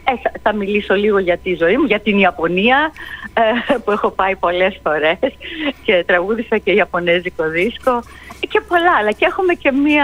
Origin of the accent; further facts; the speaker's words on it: Greece; χαίρομαι βέβαια ειδικά που θα είμαι στην πατρίδα μου και στο Ηρώδιο στις 6 Σεπτεμβρίου για να τραγουδήσω